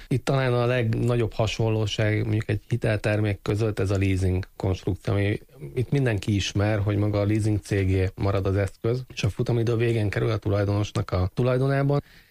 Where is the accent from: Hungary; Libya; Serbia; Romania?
Libya; born there; Hungarian is a second language; Libiába születtem, de édesapám palesztin.